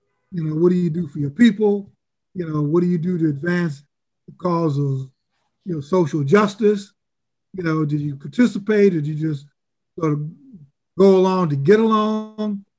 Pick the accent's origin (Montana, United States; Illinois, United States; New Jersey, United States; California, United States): Illinois, United States; Chicago; I grew up in Chicago.